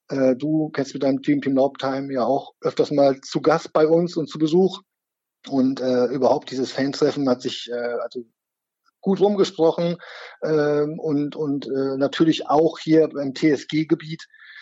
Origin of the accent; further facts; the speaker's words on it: Lower Saxony, Germany; born there; now in Neidenstein, Germany; ich komme gebürtig aus Niedersachsen eigentlich und bin damals auch schon mit unserem Fußballverein damals in der Jugend öfters mal zum Bökelberg gefahren. Und jetzt hier im Kraichgau, also zwischen Sinsheim und Heidelberg gelegen, im kleinen Ort Neidenstein